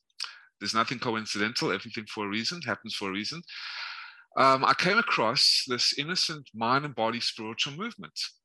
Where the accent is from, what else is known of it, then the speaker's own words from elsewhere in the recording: South Africa; born there; The reason why I was born in South Africa pretty much is because my family of the Jewish faith, that whatever was left of them, left Nazi-occupied Lithuania and Hungary, and I think Ukraine, I believe.